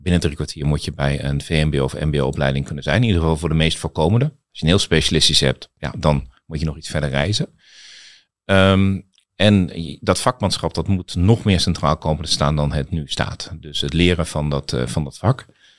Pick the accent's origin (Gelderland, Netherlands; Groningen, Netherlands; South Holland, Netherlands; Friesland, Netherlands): South Holland, Netherlands; The Hague; born there; Ik kom uit Den Haag omdat ik er ooit geboren ben.